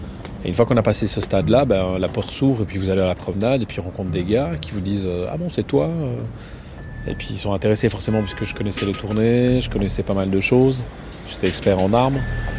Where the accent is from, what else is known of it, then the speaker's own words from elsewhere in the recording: Belgium; En fait, donc moi je suis belge